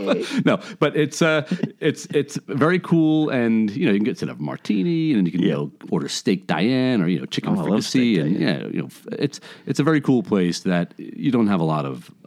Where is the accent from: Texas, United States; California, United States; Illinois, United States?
California, United States; Los Angeles; But, you know, L.A. being my home